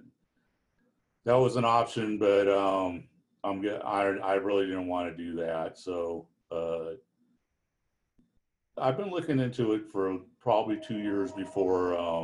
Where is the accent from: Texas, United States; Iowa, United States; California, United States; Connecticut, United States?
California, United States; El Cajon; I'm from El Cajon, California. That's just 12 miles east of San Diego.